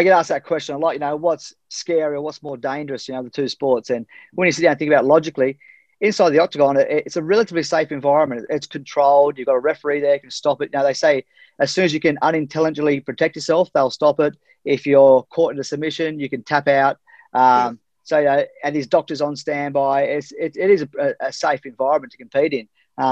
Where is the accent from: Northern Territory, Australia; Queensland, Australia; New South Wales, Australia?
New South Wales, Australia; Maroubra; And that's what led me into just living and growing up in Maroubra.